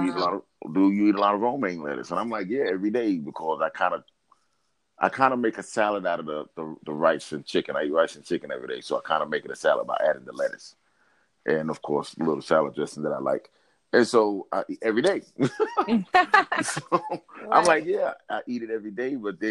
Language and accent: English; New York, United States; like I've been in New York, I grew up in New York, so I know it get cold out there.